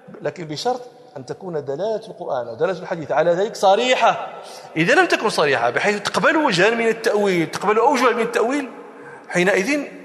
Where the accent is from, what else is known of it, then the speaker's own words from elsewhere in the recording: Morocco; كنت أدرس الطلبة صحيح مسلم عندنا في المغرب